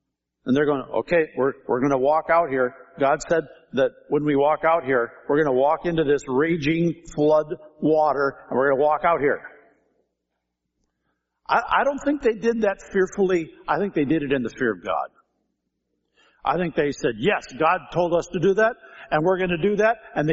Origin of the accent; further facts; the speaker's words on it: St. Paul, Minnesota, United States; I grew up in St. Paul, right on the cliffs there, on the east side, looking down at the Mississippi River.